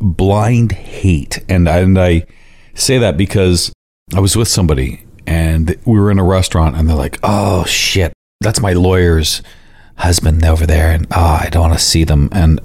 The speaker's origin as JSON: {"language": "English", "country": "Canada", "accent": "Canadian", "said": "Are we coating it with your smoker's cough and my Canadian accent?"}